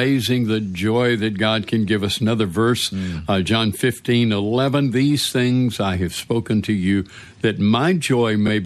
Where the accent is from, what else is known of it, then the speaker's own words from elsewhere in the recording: Birmingham, Alabama, United States; in Birmingham, my hometown, and so always thankful to know that we have some connection back there.